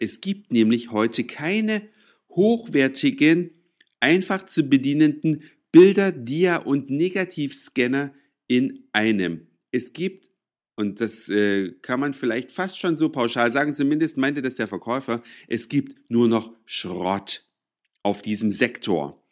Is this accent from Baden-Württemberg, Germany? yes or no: no; Saxony, Germany; Da, wo ich herkomme, aus Sachsen